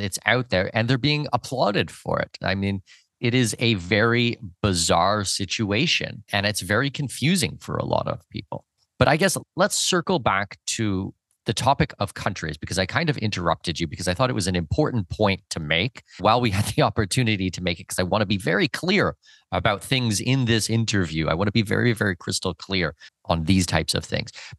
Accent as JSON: {"language": "English", "country": "Canada", "tie": "born or raised there", "said": "I'm a Canadian citizen. I was born and raised in Canada."}